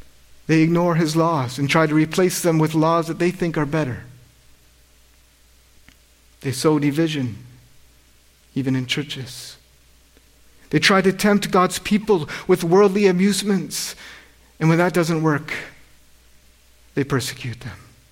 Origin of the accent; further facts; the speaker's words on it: British Columbia, Canada; I grew up in the Fraser Valley on the west coast of Canada.